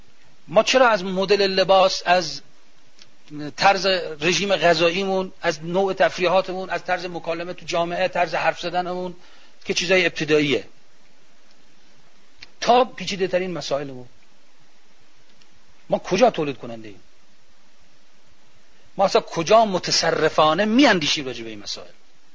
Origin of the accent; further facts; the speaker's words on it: Iran; حالا نه که ما چون ایرانیم داری حرفو میزنیم